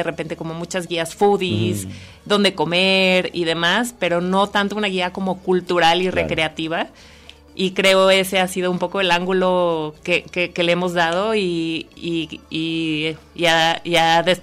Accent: Guadalajara, Jalisco, Mexico; Yo en ese entonces vivía en Ciudad de México. Yo soy tapatía, pero ejercí un tiempo por allá.

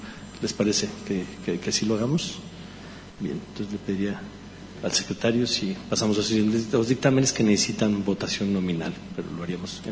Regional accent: Mexico; al final todos somos mexicanos

